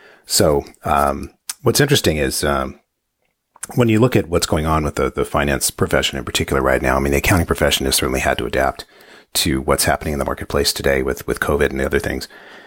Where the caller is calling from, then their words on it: Los Angeles, California, United States; I'm talking in from Los Angeles, California, as you mentioned, and not too far from what unfortunately is not a particularly sunny day in Malibu, California, but live in the hills